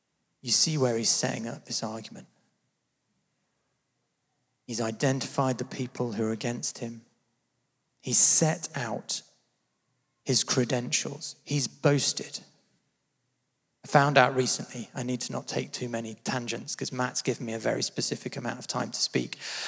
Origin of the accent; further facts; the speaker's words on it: England, United Kingdom; Because we are English, after all.